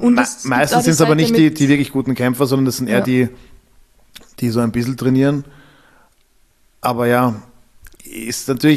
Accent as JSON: {"language": "German", "country": "Austria", "said": "wäre ich als Österreicher nie auf die Idee gekommen"}